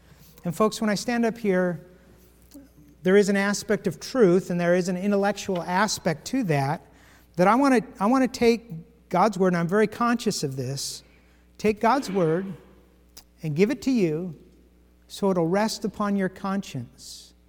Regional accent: the West, United States; Because I'm from the West, so I didn't know.

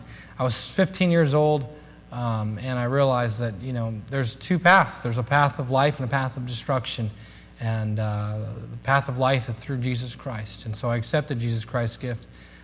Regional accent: Grants Pass, Oregon, United States; born there; now in Washington, United States; But I was born in Grants Pass, Oregon. You go I-5 right where it curves, and then it goes right down to California. I was born there.

